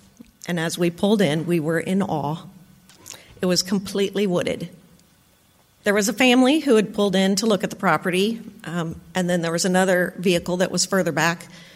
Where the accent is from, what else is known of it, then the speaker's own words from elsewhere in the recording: Jefferson City, Missouri, United States; We're Missouri kids from Jefferson City.